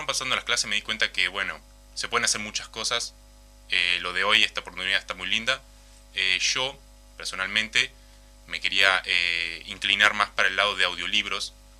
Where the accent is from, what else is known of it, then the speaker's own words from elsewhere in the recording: Casupá, Florida, Uruguay; Soy del interior, soy de Casupá.